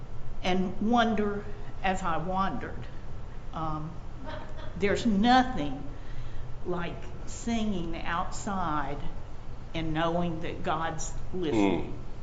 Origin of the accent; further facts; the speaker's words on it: Appalachia, United States; I'm an Appalachian girl. That's right. And growing up, we lived out in a wooded subdivision, and there was a lot of free land, rolling mountains